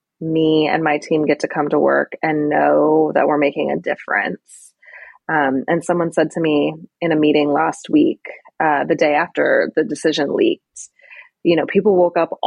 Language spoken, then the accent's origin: English; California, United States; And I'm originally from California. My partner and I had talked about moving back to California